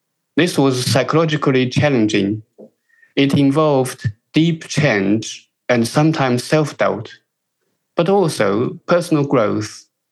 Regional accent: China; English is a second language; now in United Kingdom; I grew up in China, a developing country, and made the transition to living and working in the UK.

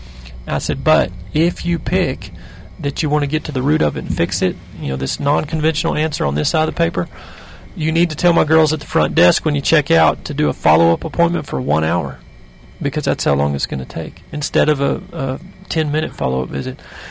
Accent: Texas, United States; But I'm from Central Texas, so I don't really know a lot of these folks out here.

